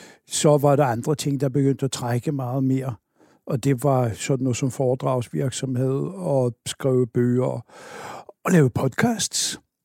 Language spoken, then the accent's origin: Danish; Oslo, Norway; Danish is a second language; moved away as an adult; Jeg kommer oprindeligt fra Oslo, og jeg blev student deroppe.